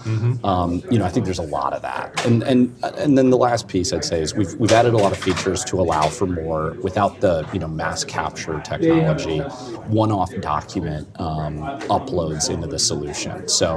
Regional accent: Kalamazoo, Michigan, United States; I'm from Kalamazoo.

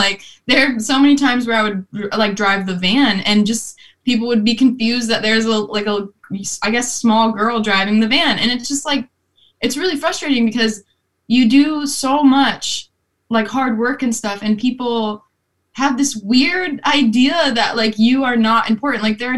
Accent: South Carolina, United States; I was raised in South Carolina, and that's a very conservative red state.

